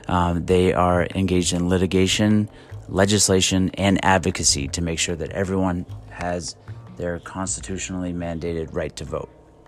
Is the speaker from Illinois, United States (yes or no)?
no; Dorchester, Massachusetts, United States; You know, I grew up in Dorchester, originally Grove Hall, over on Maple Court, Crawford Street, Eggleston, down on School Street, Franklin Field, Dunlap Street, and Common Square.